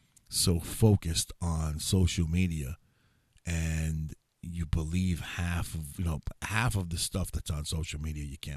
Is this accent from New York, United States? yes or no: yes; New York, United States; I'm from New York, so you got New York Post.